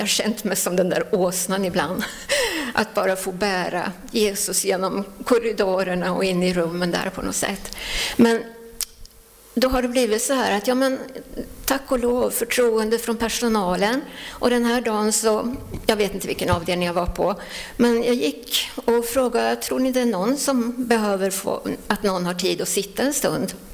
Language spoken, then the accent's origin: Swedish; Linköping, Östergötland, Sweden; När jag var 18 år så hade jag mitt första jobb på sjukhuset hemma i Linköping